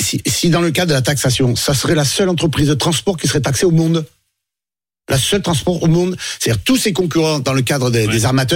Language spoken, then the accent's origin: French; Provence-Alpes-Côte d'Azur, France; Nous, on est Provence, les Alpes et Côte d'Azur. Mais pour autant, je suis français. Fondamentalement français